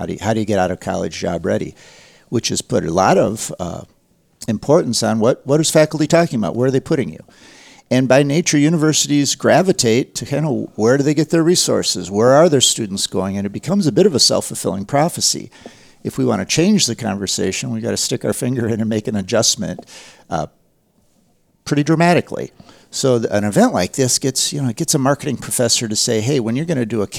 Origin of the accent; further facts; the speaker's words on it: Dubuque, Iowa, United States; And I'm from Dubuque, Iowa. We didn't have Target. I didn't know what Target was at the time.